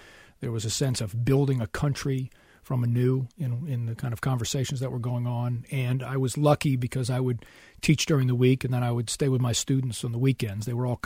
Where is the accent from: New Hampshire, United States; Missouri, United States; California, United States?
New Hampshire, United States; which is kind of what my home state of New Hampshire was like, I thought, growing up.